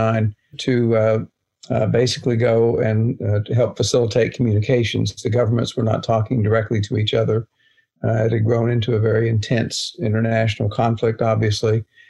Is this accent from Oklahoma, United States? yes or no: yes; Oklahoma, United States; And then in 2008, as you noted, I was lured back to my home state of Oklahoma to help build a new religious studies program